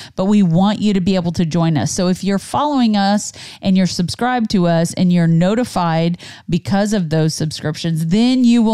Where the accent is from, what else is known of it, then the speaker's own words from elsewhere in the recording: Kansas, United States; Well, the Farmer's Almanac, which we're from Kansas.